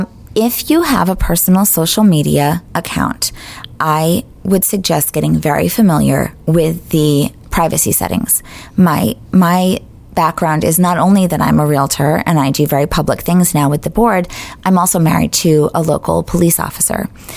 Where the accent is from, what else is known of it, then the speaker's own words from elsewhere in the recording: Massachusetts, United States; I am. I'm from Massachusetts.